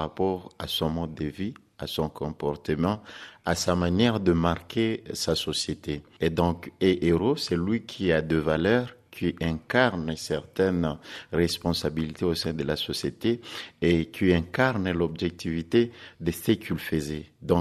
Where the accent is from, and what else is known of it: DR Congo